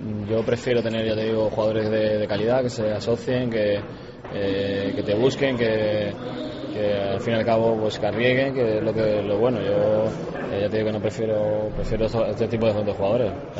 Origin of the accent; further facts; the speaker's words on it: Málaga, Andalusia, Spain; soy de Málaga